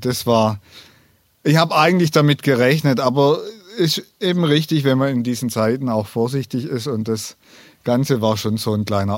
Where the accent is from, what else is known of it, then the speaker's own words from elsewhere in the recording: Pfalzgrafenweiler, Baden-Württemberg, Germany; ich komme aus Pfalz-Grafenweiler, bin dort seit April Pfarrer.